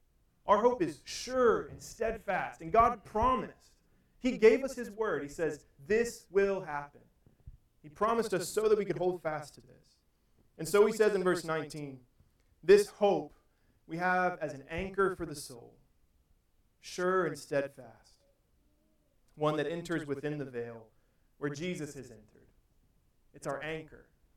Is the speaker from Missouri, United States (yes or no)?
yes; Missouri, United States; now in Howard County, United States; where I grew up in Missouri, winters get a lot of snow.